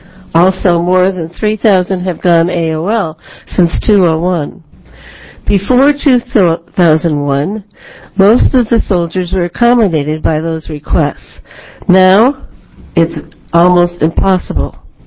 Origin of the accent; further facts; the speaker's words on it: Corvallis, Oregon, United States; from Corvallis.